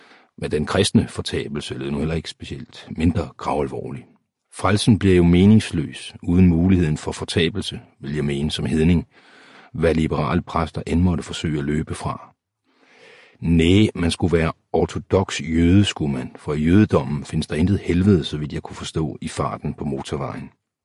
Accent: Køge, Zealand, Denmark; born there; prøver at nyde udsigten ind over min fødeby Køge med vandtårne

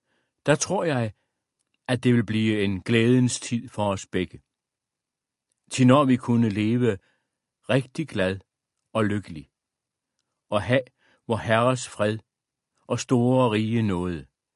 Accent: Brovst, North Denmark Region, Denmark; Alle mine barndomsdage havde siden udspillet sig i dette solide guldstenshus, der var blandt de ældste i Brovst stationsby

